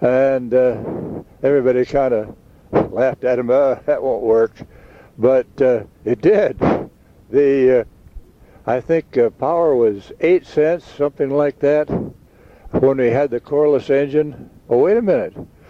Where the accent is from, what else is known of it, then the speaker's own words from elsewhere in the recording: Forest Grove, Oregon, United States; I grew up there around Forest Grove